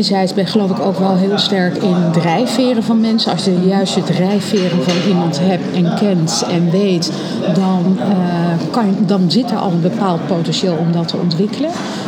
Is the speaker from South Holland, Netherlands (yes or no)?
yes; Rotterdam, South Holland, Netherlands; also born or lived in Suriname; Geboren in Suriname, getogen in Rotterdam.